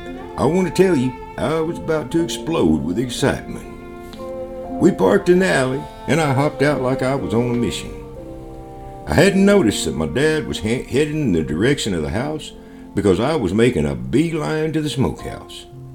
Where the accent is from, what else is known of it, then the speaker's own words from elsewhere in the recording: Bandera, Texas, United States; But the one constant spanning of the years was the love of family we shared at Christmas time, growing up in Bandera.